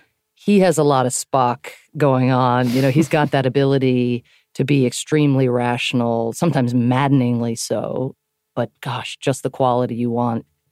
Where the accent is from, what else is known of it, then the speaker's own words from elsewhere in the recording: Ireland; Being Irish, I have an awful lot of alcoholism, unfortunately, in my family